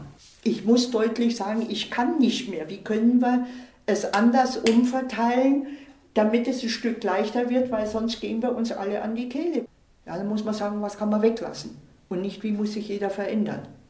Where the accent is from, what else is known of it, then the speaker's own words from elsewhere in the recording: Munich, Bavaria, Germany; born there; Gebürtig bin ich Münchner. Wir waren 10 Kinder und haben eigentlich, sag ich mal, wie in Großfamilie gelebt.